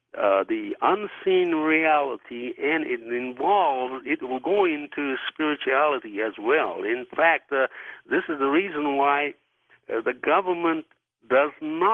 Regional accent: Yokohama, Kanagawa, Japan; now in United States; yes, I'm actually from Yokohama, and I became a citizen of this wonderful nation in 1976. I'm a U.S. citizen. In 1976, at the 200th anniversary, I became a citizen.

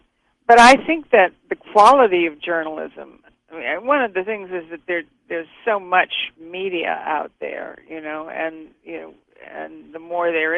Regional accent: Savannah, Georgia, United States; also born or lived in all over the world; of course I lived all over the world. I never lived in one place longer than a year and a half. But I'm from Savannah, Georgia, and my mother's from a small town outside of Savannah called Statesboro.

